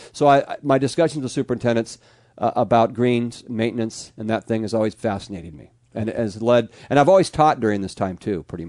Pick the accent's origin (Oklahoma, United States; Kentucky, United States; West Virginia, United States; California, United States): California, United States; I'm fortunate too in that I grew up in Southern California, or just California in general